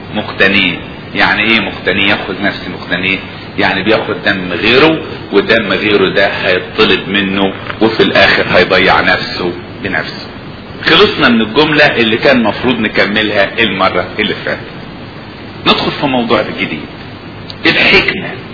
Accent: Upper Egypt, Egypt; كنت بسمع راجل عندنا في الصعيد

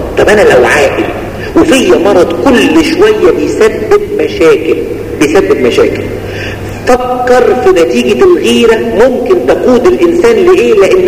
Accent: Egypt; الولد عندنا في مصر حاجة يعني سوري يعني وحشة قوي

